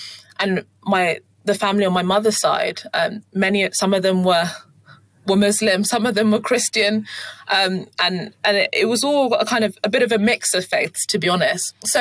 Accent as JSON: {"language": "English", "region": "South East England", "country": "United Kingdom", "tie": "born or raised there", "said": "So it was the household that I grew up in was British Nigerian. So as I was raised also in Kent, that it was a majority white British kind of environment in schools and so on."}